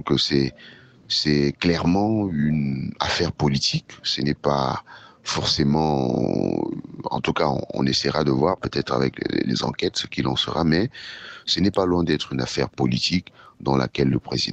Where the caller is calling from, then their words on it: Cameroon; du Cameroun.